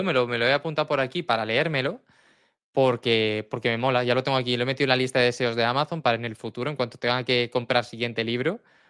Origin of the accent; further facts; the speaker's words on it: Region of Murcia, Spain; now in Alicante, Spain; yo vivo en Alicante, pero yo soy de Murcia